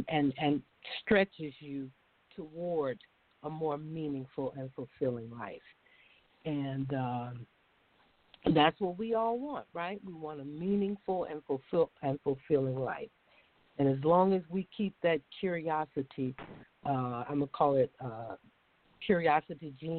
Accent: Louisiana, United States; No, Louisiana.

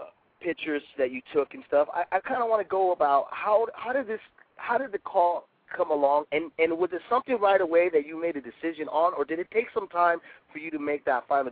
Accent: San Jose, California, United States; born there; I'm a Bay Area boy. I was born in San Jose, California.

